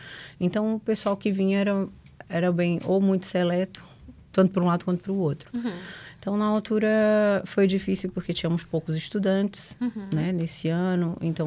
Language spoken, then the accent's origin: Portuguese; Fortaleza, Ceará, Brazil; also born or lived in Recife / Maranhão; Então, é assim, eu nasci em Recife, mas meu pai, como era engenheiro civil, então nós acabamos por ser criados em outras cidades, como em Fortaleza, e depois acabei um bocadinho no Maranhão.